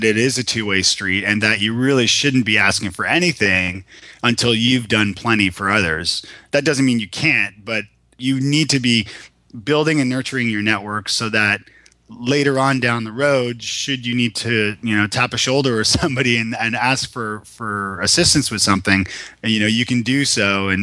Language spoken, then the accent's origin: English; Toronto, Ontario, Canada; now in Nashville, United States; I'm from Toronto originally. So from moving to Nashville, where I didn't know a soul